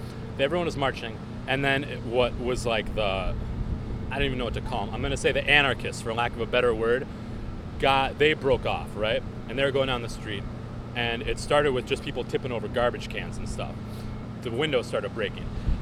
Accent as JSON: {"language": "English", "town": "St. Paul", "region": "Minnesota", "country": "United States", "said": "I'm from St. Paul. I live right up on the hill."}